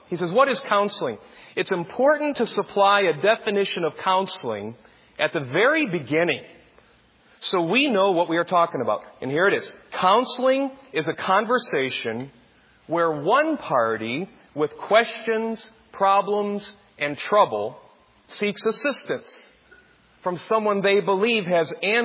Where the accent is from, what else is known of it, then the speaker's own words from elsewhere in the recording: Michigan, United States; He's still upset that I said I'm from Michigan.